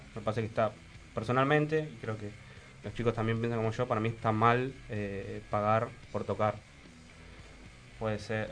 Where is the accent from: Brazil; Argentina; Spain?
Argentina; Moreno, Buenos Aires Province; Nosotros somos todos de Moreno.